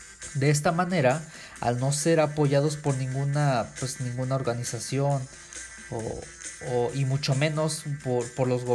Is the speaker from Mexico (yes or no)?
yes; Mexico; quiénes somos como mexicanos, de dónde venimos y quiénes somos como mexicanos